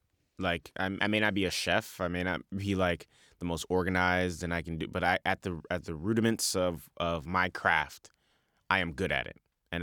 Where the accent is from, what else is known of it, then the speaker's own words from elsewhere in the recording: Bronx, New York, United States; that's not any knock to the people that I grew up with in the Bronx. I love them, you know.